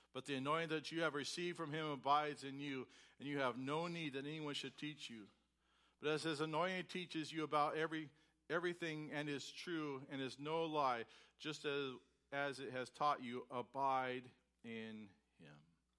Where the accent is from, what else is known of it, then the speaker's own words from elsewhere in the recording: United States; Especially as an American. I have my rights. My rights.